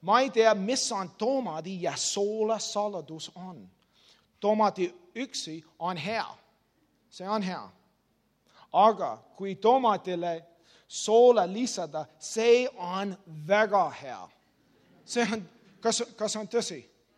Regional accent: Canada; Estonian is a second language; Et minu kodumaa on Kanadas, see on teisel pool maailmas.

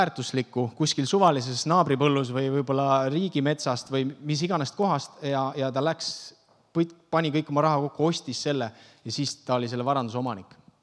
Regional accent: Australia; aga me oleme Austraalist.

